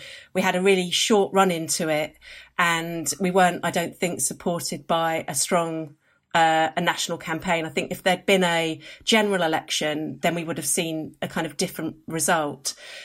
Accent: London, United Kingdom; I'm a Londoner based in London.

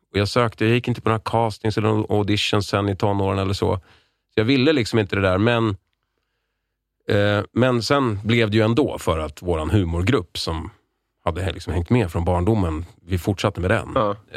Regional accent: Lidingö, Stockholm County, Sweden; Jag är uppvuxen på Lidingö, så jag hade väl lite det sättet och kanske det tonläget i rösten

